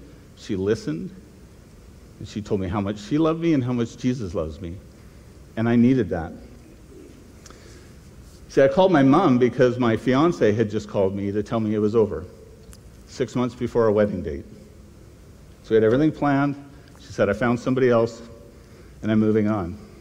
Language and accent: English; Vancouver, British Columbia, Canada; I grew up in Vancouver, so I'm what we call a winter wimp. I'm not very good with the, even after 25, well, almost 30 years in Saskatchewan now, I still can't do it. And I'm 56